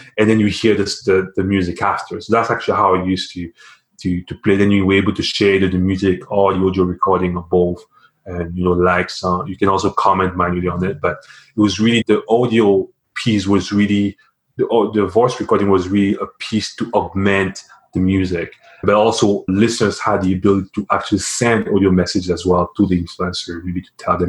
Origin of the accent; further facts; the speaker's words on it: Cameroon; now in Ottawa, Canada; So I was a software engineer here in Ottawa. But I grew up in Cameroon, spent, I guess, all my high school, middle school, pretty much everything there. So it's a great country, very diverse, I'll say. And yeah, so I've grew up there.